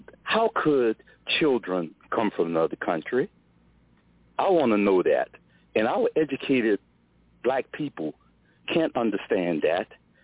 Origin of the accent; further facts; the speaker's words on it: the South, United States; I'm from the South, but anyway